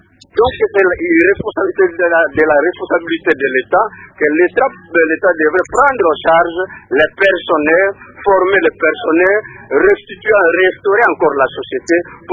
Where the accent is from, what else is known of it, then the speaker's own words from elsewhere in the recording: Bumba, Mongala, DR Congo; Moi je suis originaire de Bumba.